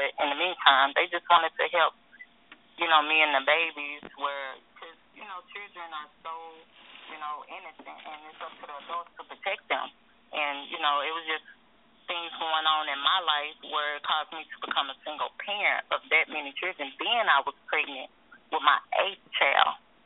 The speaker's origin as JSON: {"language": "English", "region": "Arkansas", "country": "United States", "said": "I'm from Arkansas."}